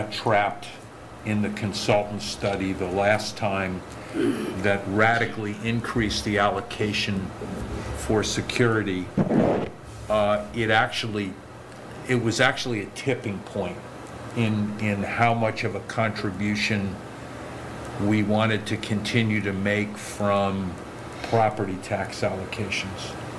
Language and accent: English; New York City, New York, United States; moved away; I come from New York City, and my version of whether I am secure in my environment is probably different than some of the people that live here.